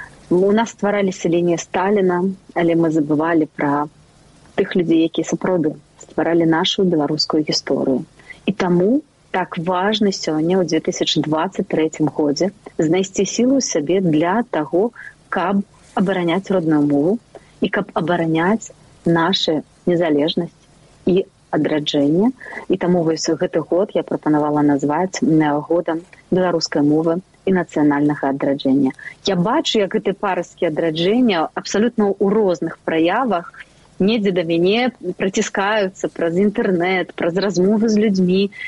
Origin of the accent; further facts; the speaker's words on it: Grodno, Grodno Region, Belarus; born there; also born or lived in Germany; мы жылі ў розных краінах, і я нарадзілася ў Гародні, потым мы некалькі разоў змянялі наше месца жыхарства.